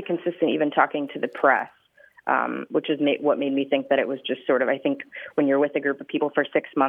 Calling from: San Francisco, California, United States; I'm calling from San Francisco.

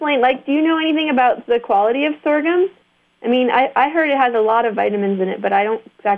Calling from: Hardwick, Vermont, United States; Tell me a little more, because I'm calling you from Hardwick, Vermont, which is another really dynamic agricultural economy.

